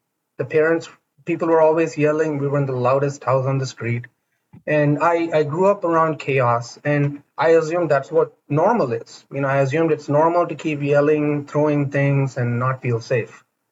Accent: India; now in United States; I was not born and raised in the U.S. I was born and raised in India.

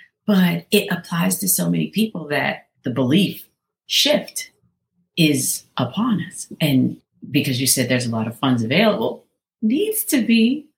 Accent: Ohio, United States; I mentioned you earlier this week to a friend of mine, and that we're both from the Northeast Ohio area.

